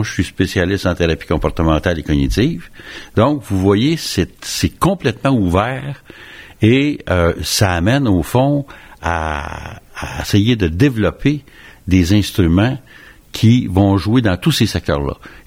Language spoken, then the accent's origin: French; Canada; J'étais le premier psychiatre canadien à revenir avec ça.